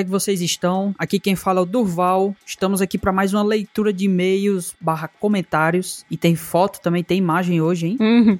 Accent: Piauí, Brazil; eu sou do Piauí

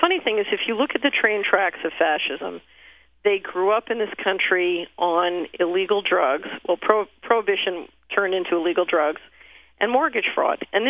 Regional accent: Philadelphia, Pennsylvania, United States; Well, I grew up in West Philadelphia

